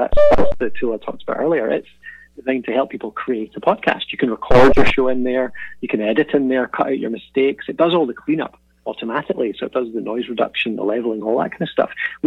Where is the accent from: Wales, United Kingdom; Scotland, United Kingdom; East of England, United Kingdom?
Scotland, United Kingdom; accent: Scottish; I've certainly learned to moderate my accent a little bit if I know that it's going to an international audience. And I don't have a strong Scottish accent by any means.